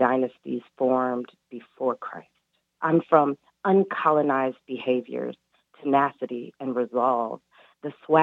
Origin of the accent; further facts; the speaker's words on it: Detroit, Michigan, United States; I grew up in Detroit, you know, Black Bottom, a complicated chocolate city steeped in rebellion and revolution.